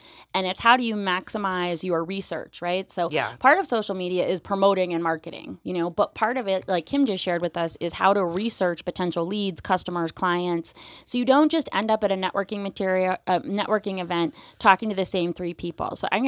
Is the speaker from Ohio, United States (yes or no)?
yes; Ohio, United States; I like to call it Visal. I'm from Ohio.